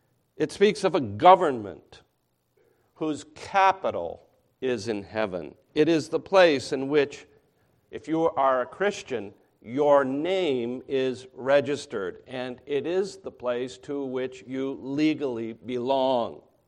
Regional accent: Lenox, Massachusetts, United States; But I grew up in Lenox, Massachusetts, which kind of makes me, you know, like that.

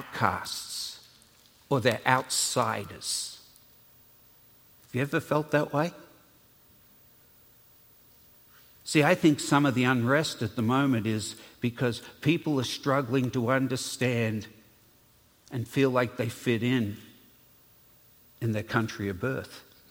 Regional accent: Australia; accent: Australian; moved away; I've been here 46 years, so my accent has changed a lot. But in the early days, I could rival Crocodile Dundee with my accent.

